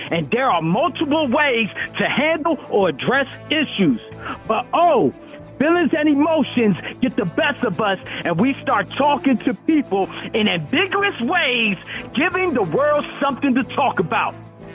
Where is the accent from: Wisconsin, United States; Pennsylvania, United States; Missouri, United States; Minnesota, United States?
Pennsylvania, United States; Philadelphia; from North Philly, Hunter Park, a.k.a. the Star Major of Philly.